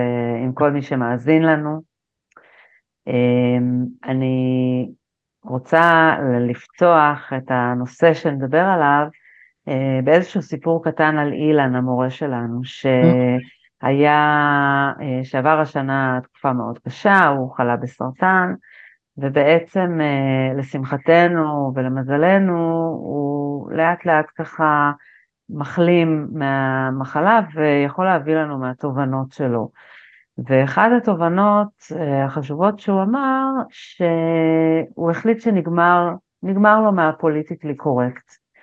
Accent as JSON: {"language": "Hebrew", "town": "Nir Oz", "region": "Southern District", "country": "Israel", "tie": "born or raised there", "said": "אני בת קיבוץ ניר עוז"}